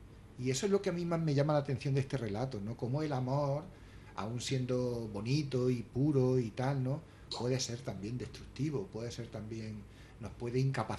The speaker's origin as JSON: {"language": "Spanish", "country": "Mexico", "said": "en los que soy de México"}